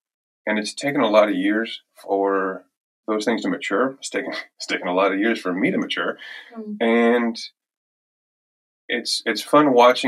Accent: Texas, United States; I'm originally from Texas.

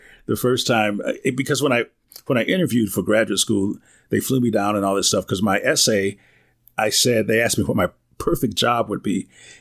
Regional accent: Wisconsin, United States; And I told him I was from Wisconsin and blah, blah, blah.

